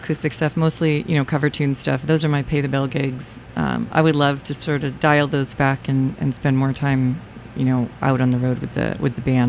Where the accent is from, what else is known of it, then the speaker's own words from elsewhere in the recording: Medfield, Massachusetts, United States; I grew up in Medfield, so out in the burbs. Yeah, always been a suburban chick.